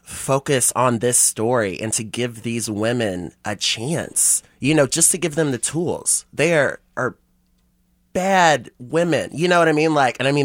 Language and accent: English; Kansas City, Kansas, United States; And growing up in Wyandotte County, in KCK, and seeing and being surrounded and raised by so many strong Black women